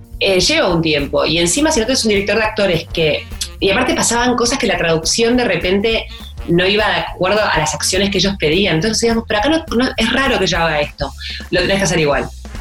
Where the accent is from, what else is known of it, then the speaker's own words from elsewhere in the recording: Argentina; como argentinos tenemos la tendencia a etiquetar y a empaquetar